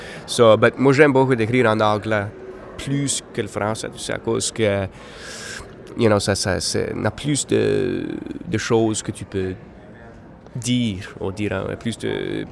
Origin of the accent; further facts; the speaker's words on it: Canada; accent: Acadian; first language Acadian French; vu que je parle dans ma langue maternelle, en acadien, tu sais, ça me donne la liberté à écrire dans des différentes façons.